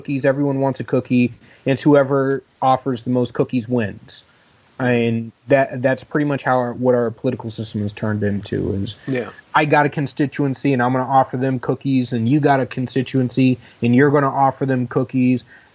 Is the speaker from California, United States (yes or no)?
no; Dayton, Ohio, United States; I grew up in Dayton, Ohio, where there's very much animosity between the black community and the white community there